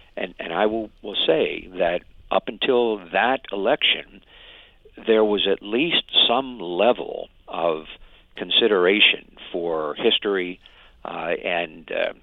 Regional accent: Pennsylvania, United States; my responsibilities, as I saw them as an American, as a Pennsylvanian, and as a student of history, required that as well.

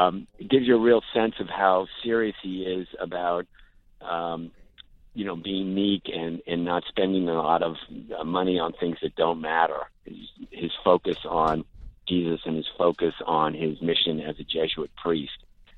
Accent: United States; As an American who has been in political races and has been involved in politics at both federal and state level

